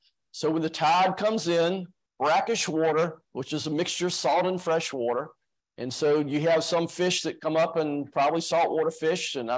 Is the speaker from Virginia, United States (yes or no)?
yes; Virginia, United States; somebody growing up in Virginia and spending almost my time here